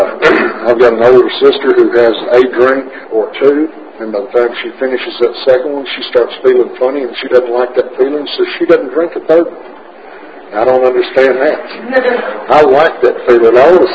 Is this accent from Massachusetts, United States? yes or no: no; Corsicana, Texas, United States; The first meeting that I made in Alcoholics Anonymous after, in my hometown, of course, Corsicana, after that first meeting there in Waco